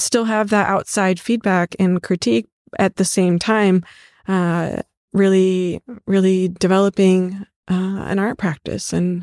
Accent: Kansas, United States; oh, I'm from the Midwest and I'm from Kansas and I'm an artisan

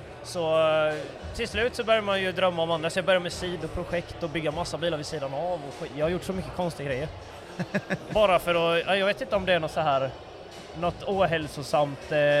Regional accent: Jönköping, Jönköping County, Sweden; För vi har ett sommarställe i Mariestad där Alexander kommer ifrån. Jag är ju från Jönköping egentligen.

